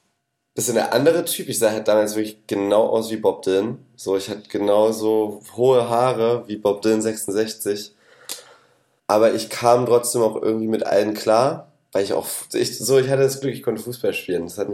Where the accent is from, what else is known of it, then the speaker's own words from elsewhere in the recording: Saxony, Germany; Kann auch sein, dass ich dann noch mehr, also es bietet viel Raum, um drüber zu schreiben, irgendwie die westsächsische Provinz.